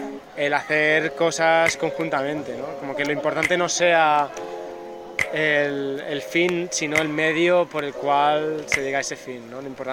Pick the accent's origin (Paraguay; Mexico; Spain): Spain; Vilanova i la Geltrú, Catalonia; born there; Yo nací en Villanueva del Sutru.